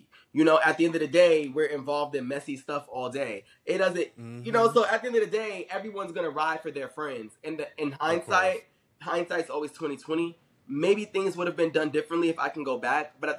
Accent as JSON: {"language": "English", "town": "New York City", "region": "New York", "country": "United States", "said": "I'm a cool person. I'm from New York City."}